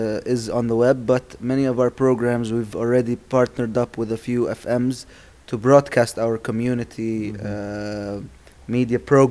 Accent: Palestine; English is a second language; and I'm from Palestine.

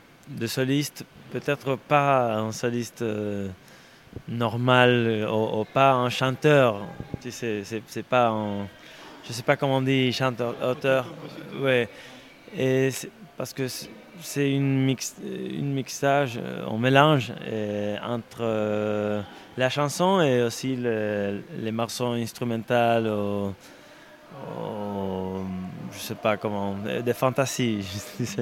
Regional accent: Buenos Aires, Argentina; French is a second language; Et je viens de Buenos Aires.

